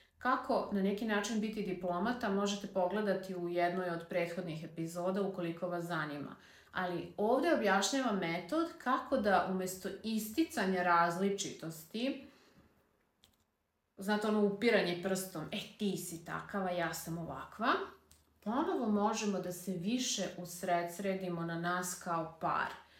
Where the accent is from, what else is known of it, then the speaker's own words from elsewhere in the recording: Vojvodina, Serbia; čak i da se lepo izdivanimo, što bi kod nas u Vojvodini rekli